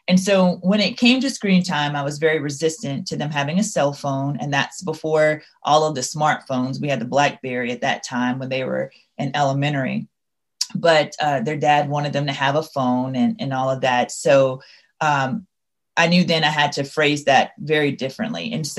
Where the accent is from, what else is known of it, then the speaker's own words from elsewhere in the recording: Louisiana, United States; So I'm from the South. For those of you that may not know me, I'm from Louisiana, so you may not be able to hear it in my voice